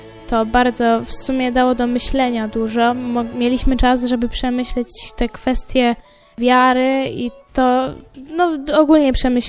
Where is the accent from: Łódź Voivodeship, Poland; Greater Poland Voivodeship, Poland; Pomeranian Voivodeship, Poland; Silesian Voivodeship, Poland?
Greater Poland Voivodeship, Poland; Kalisz; Jestem z Kalisza